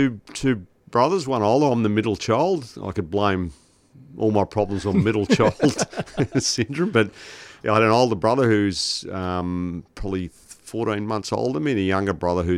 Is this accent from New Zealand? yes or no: no; Bulleen, Victoria, Australia; Yeah, look, I grew up around the Bulleen, Doncaster, Templestowe area with probably middle class, all classes as middle class